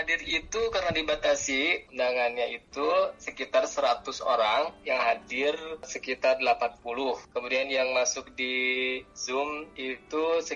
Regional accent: West Java, Indonesia; sama saya Jawa Barat.

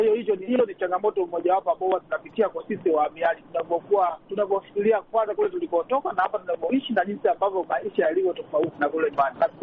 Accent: Tanzania; now in United States; inanipa changamoto kidogo kutokana na maisha niliyokulia kule kwetu Tanzania

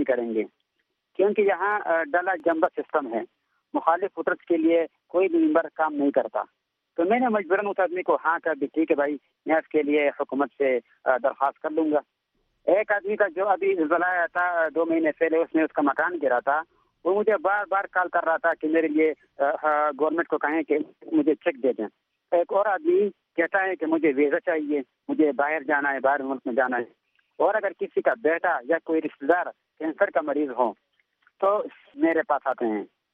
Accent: Kanai, Khyber Pakhtunkhwa, Pakistan; میرا تعلق پاکستان کے خیبر پختونخوا کے ضلع بڑگرام کے خوبصورت گاؤں کنائی سے ہے.

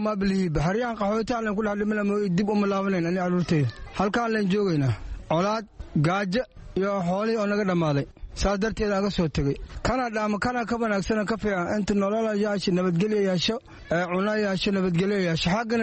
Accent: Dinsoor, Bay, Somalia; now in Dadaab, Kenya; waxaan ka imaanay degmada Diinsoor

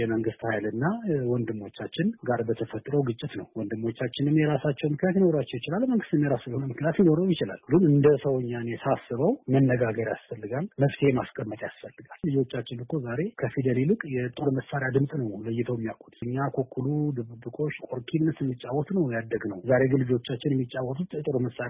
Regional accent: Addis Ababa, Ethiopia; now in Lalibela, Ethiopia; ምንም አዲስ አበባ ተወልጄ ባድግም በስራ ምክንያት ወደ ቅዱስ ላሊበላ አካባቢ ነው ስላለፉት 12-13 ዓመታት አካባቢ የኖርኩት።

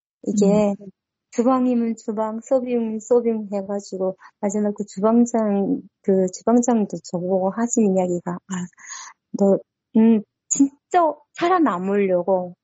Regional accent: North Korea; accent: North Korean dialect; 제가 이북 사람이 탈북민이니까

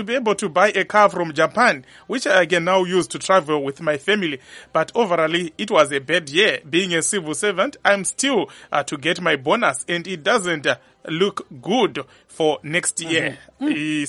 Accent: Kwekwe, Midlands, Zimbabwe; now in Zengeza, Zimbabwe; Happy New Year, Zimbabwe. I love you all. Be blessed. … Zengeza 4, and I hail from Kwekwe.

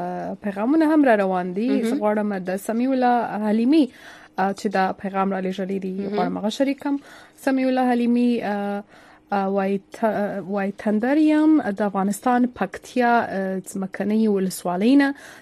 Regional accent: Khyber Pakhtunkhwa, Pakistan; د باجوړ نه یم.

